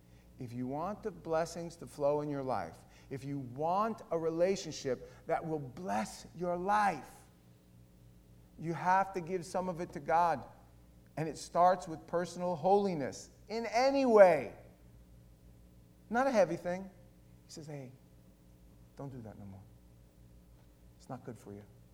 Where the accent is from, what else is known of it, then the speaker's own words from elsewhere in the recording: Queens, New York, United States; I want you to know that I grew up in Queens, New York.